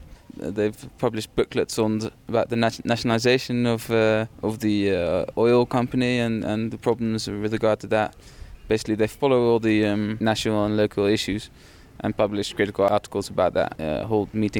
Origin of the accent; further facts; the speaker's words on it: Netherlands; now in Cochabamba, Bolivia; from Holland as well.